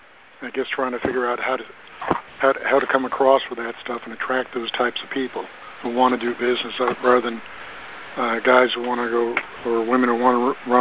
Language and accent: English; Dallas, Texas, United States; I'm from Dallas, Texas.